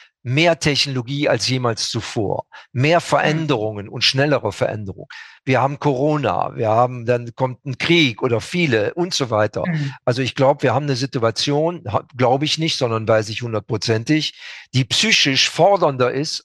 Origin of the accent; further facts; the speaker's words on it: Süchteln, North Rhine-Westphalia, Germany; born there; also born or lived in Münster; now in Düsseldorf, Germany; Mein Lebensmittelpunkt, ich bin geboren in Süchteln, lebe seit Jahrzehnten in Düsseldorf, immer noch. Habe zwar in Münster studiert vorher, habe auch viele Jahre da gelebt, bin aber jetzt seit 20 Jahren an der Sigmund-Freud-Universität in Wien